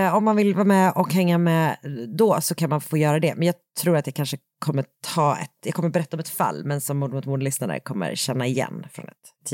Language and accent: Swedish; Gothenburg, Västra Götaland County, Sweden; I år så sänds det ju från från min hemstad.